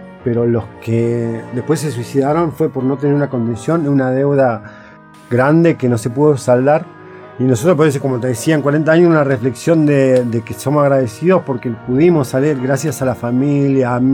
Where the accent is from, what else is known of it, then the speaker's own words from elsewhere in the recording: Bariloche, Río Negro, Argentina; y soy de acá de Bariloche.